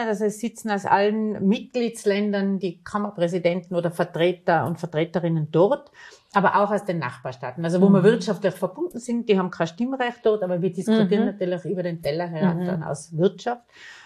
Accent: Tyrol, Austria; Dann sage ich … von woher kommst du? Und ich sage, aus dem Zillertal.

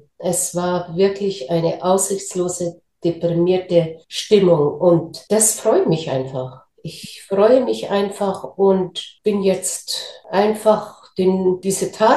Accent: Aleppo, Aleppo Governorate, Syria; born there; German is a second language; Insbesondere als dann meine Geburtsstadt Aleppo betroffen war von den Aufständen

